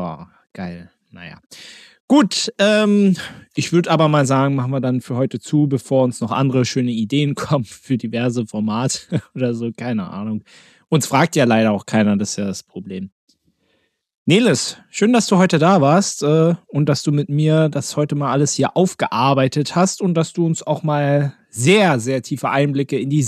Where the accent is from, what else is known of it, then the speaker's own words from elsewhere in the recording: Berlin, Germany; born there; als gebürtiger Berliner